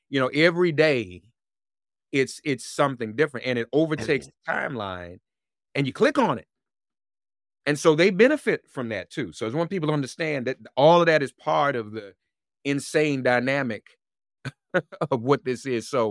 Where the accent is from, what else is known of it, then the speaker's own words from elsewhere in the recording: Washington, District of Columbia, United States; I was born in Washington, D.C., spent half my life there.